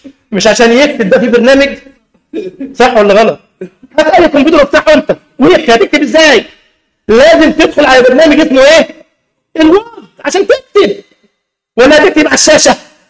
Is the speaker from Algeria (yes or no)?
no; Egypt; دول الثلاثه اللي قاعدين تروح عندنا في مصر كمان جبليه القرود في حديقه الحيوان في الجيزه